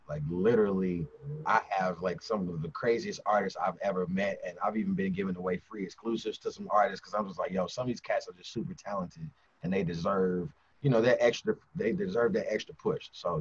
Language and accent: English; Kentucky, United States; I'm from Kentucky, so you know, to not have a major outlet or any major label connections